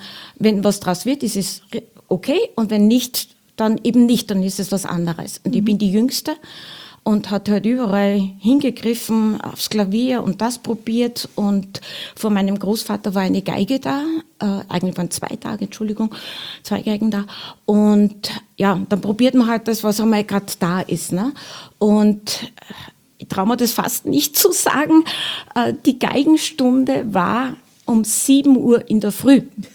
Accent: Wels, Upper Austria, Austria; so wie jedes Kind in der Musikschule in Wels, wo ich aufgewachsen bin

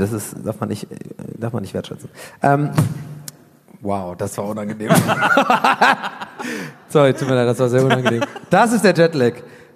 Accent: Cologne, North Rhine-Westphalia, Germany; Das ist ja ein bisschen wie bei mir in Köln. Ich bin ja aufgewachsen in Köln.

